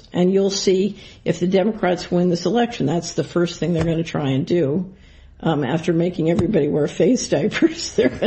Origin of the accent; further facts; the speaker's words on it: Philadelphia, Pennsylvania, United States; because I grew up in Philadelphia, and my first boyfriend's father was a ward leader